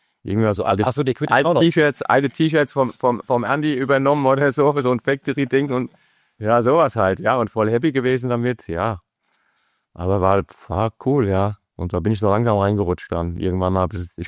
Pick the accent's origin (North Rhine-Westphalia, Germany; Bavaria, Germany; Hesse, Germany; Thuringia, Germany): Hesse, Germany; Frankfurt; Ich bin halt aus Frankfurt und...